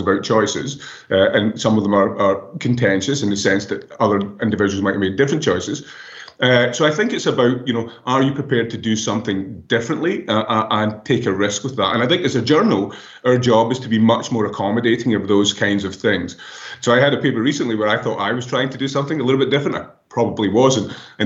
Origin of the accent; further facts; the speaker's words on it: Scotland, United Kingdom; moved away as an adult; now in Canada; And so my accent's probably a bit of a giveaway. I'm Scottish and it hasn't been polished by 18 years in Canada.